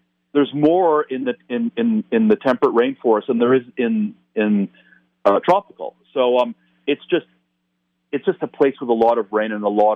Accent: Toronto, Ontario, Canada; a place like Toronto, again, my hometown, where it's not really part of the culture because we're not, you know, we're not located near any kind of wilderness region, right?

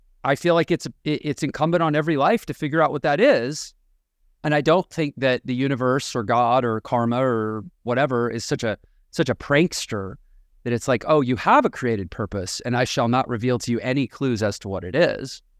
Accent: Houston, Texas, United States; partly because I'm from Houston and I grew up pretty close to Dr. Nazarden's office and I like seeing him drive around my old neighborhood

